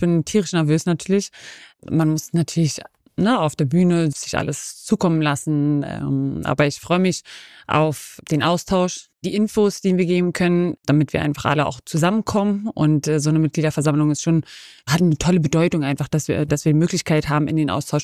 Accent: Berlin, Germany; in Köpenick, wo ich herkomme.

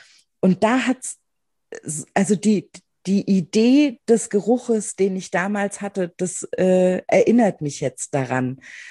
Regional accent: Rhineland-Palatinate, Germany; ich finde, wenn ich hier ins Glas rieche, dann riech ich Pfalz, dann riech ich meine Heimat.

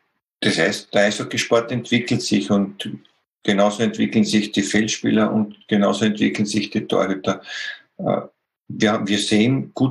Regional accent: Austria; ich sehe es als ein Problem als Österreicher und als Nationaltrainer

